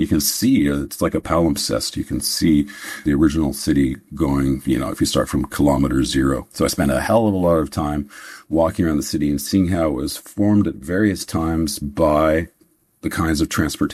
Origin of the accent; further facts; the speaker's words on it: Vancouver, British Columbia, Canada; I grew up in Vancouver, which the climate there is a lot more like what you get in most of England.